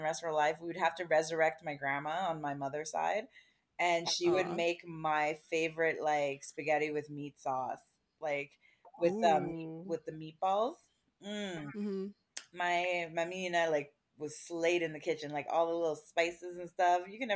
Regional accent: Montreal, Quebec, Canada; born there; I was born in Quebec, in Montreal

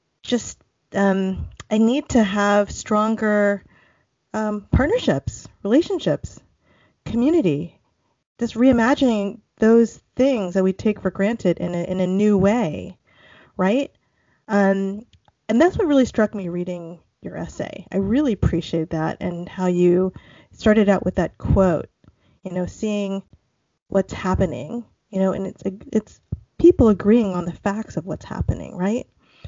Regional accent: Philippines; Like I'm from, my family's from Southeast Asia. We're from the Philippines.

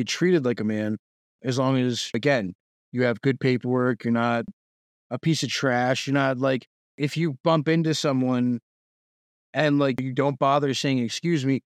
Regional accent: Boston, Massachusetts, United States; if I'm from Mass, I'm a Boston guy

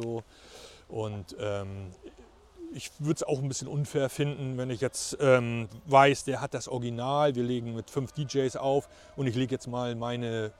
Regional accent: Mölln, Schleswig-Holstein, Germany; now in Plön, Germany; ich komme ja ursprünglich aus Mölln

